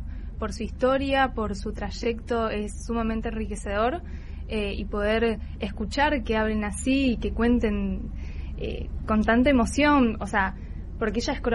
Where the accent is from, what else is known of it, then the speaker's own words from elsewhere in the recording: Barrancas, Santa Fe, Argentina; Exacto, estamos ahí nomás.